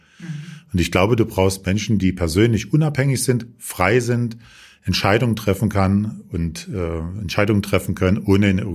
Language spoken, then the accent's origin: German; Dresden, Saxony, Germany; Dresden ist meine Heimatstadt. Hier bin ich zu Hause. Das ist meine Wurzel schon immer.